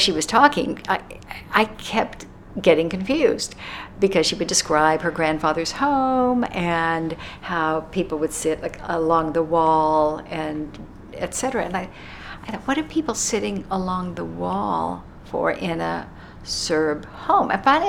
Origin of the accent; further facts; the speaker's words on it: Dallas, Texas, United States; Now, I come from Dallas, Texas